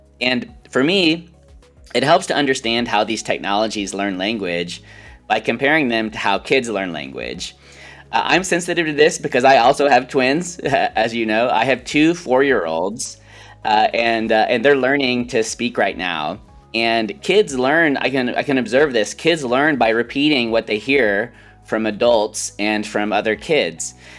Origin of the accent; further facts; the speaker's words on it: Texas, United States; also born or lived in New York; That's right. I grew up in Texas. I spent my grad school years in New York.